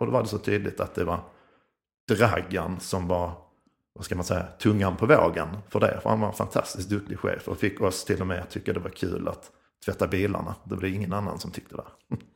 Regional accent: Skåne, Sweden; accent: Scanian; Men idag är det också lite nervöst, för jag pratar ju skånska.

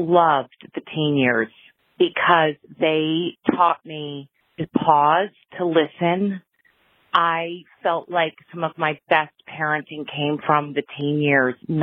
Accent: North Stonington, Connecticut, United States; I am from North Stonington, Connecticut, and I want to answer your question on why teens are awesome.

